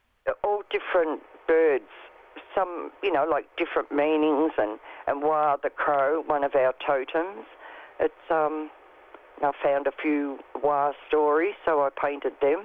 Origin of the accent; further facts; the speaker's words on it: Melbourne, Victoria, Australia; also born or lived in Warrnambool; Well, my father was in the war and we lived with my grandmother down Warrnambool. And when he came back from the war, we moved to Melbourne.